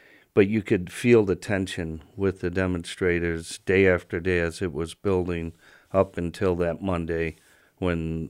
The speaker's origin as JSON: {"language": "English", "town": "Chicago", "region": "Illinois", "country": "United States", "tie": "born or raised there", "said": "Well, yeah, because I grew up in Chicago"}